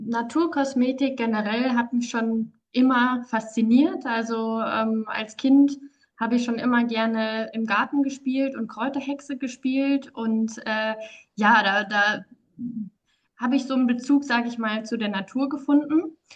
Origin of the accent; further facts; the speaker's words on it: Marburg, Hesse, Germany; ich komme aus Marburg